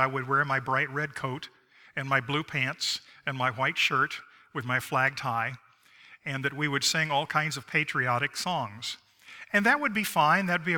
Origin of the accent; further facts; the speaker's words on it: Miami, Florida, United States; I grew up in Miami, Florida, which is not south. From Miami, you have to go north to get south.